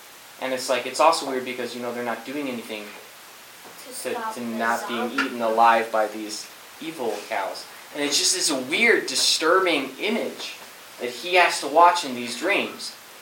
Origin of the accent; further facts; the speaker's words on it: Scotland, United Kingdom; But I grew up in Scotland. It's not exactly the climate for corn at all.